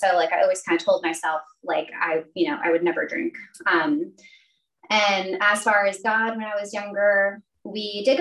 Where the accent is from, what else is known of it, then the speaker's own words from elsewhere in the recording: Long Island, New York, United States; So I am from Long Island, New York. Irish, Italian, Catholic family.